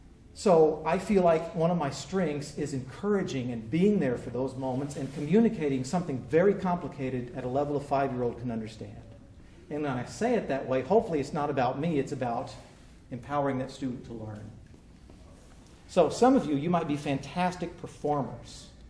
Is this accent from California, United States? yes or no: no; Texas, United States; Remember, I grew up in Texas, very bilingual state.